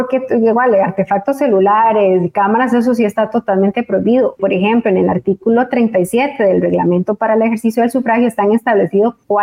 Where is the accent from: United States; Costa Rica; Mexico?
Costa Rica; como costarricenses igual tenemos el derecho, ¿verdad?, a escoger quién nos represente